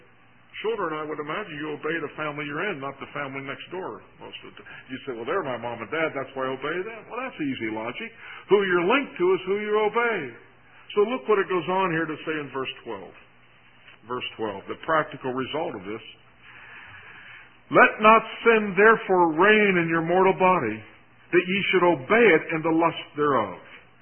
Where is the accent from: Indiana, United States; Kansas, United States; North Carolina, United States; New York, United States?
New York, United States; Rochester; Most of you know I come from Rochester, New York.